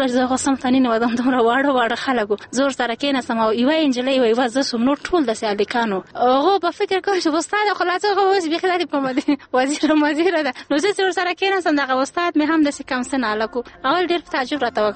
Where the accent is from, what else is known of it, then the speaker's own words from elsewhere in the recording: Kabul, Afghanistan; also born or lived in Bagram / Ghazni; زه د غزنی ولایت اوسیدونکی یم، زیږیدلې د پروان ولایت د بګرام په ولسوالۍ کې یم. تر شپږ کلنۍ پورې عملته وم په بګرام کې. وروسته له هغو چې حالات خراب سو سون ما پلار نظامي صاحب منصب و بیا مونږ کابل ته مکډه را وکړه. تر 12 کلنۍ پورې په کابل کې وم